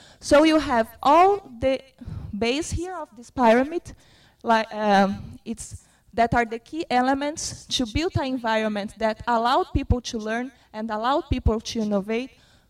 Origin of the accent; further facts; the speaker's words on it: Brazil; English is a second language; I'm from Brazil, so I'm giving a Brazilian perspective.